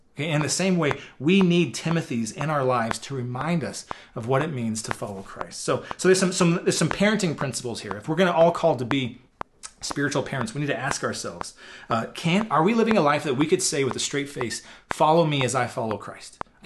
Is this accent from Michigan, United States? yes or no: no; Iowa, United States; I'm generally I try to be a nice person, and I'm from Iowa.